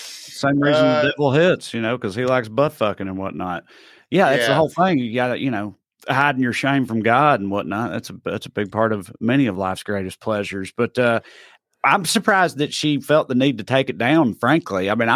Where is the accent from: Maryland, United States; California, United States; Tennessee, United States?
Tennessee, United States; anyone who actually knows what the hell Andy Ogles is talking about here from my home state of Tennessee, of course.